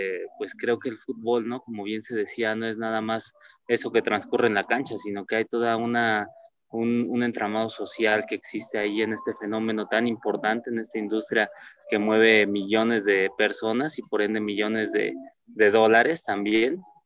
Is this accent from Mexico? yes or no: yes; Nezahualcóyotl, State of Mexico, Mexico; colinda con Nezahualcóyotl, de donde yo soy, de donde soy oriundo